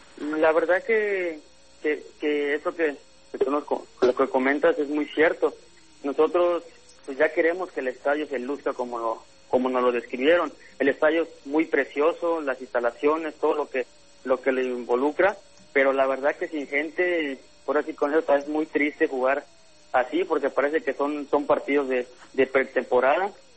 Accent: Mexico; donde uno como mexicano también trata de aprenderle

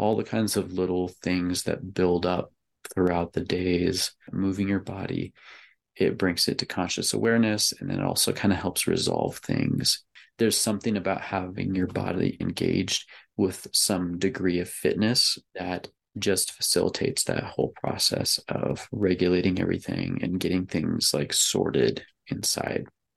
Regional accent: Midwest, United States; I grew up in the Midwest. I'm in my late 30s now, and I spent a lot of time moving around the Midwest.

